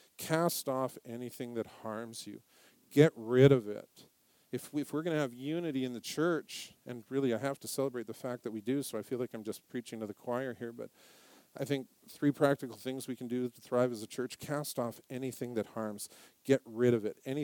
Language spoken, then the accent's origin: English; Salmon Arm, British Columbia, Canada; born there; Well, I was born in Salmon, BC in 1968